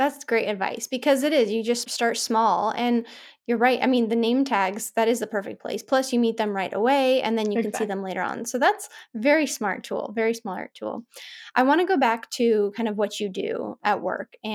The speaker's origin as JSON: {"language": "English", "region": "California", "country": "United States", "said": "I'm from California where even though the speed limit is 65 on our freeways, everybody drives 85."}